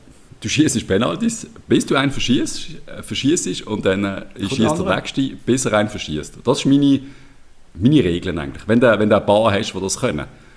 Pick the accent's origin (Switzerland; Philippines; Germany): Switzerland